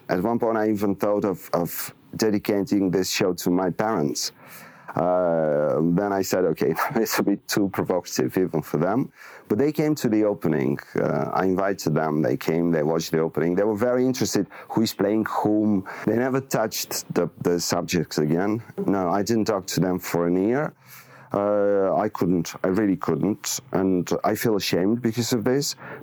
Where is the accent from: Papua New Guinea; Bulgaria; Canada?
Bulgaria; English is a second language; And then I grew up in Bulgaria. I did my studies in Bulgaria.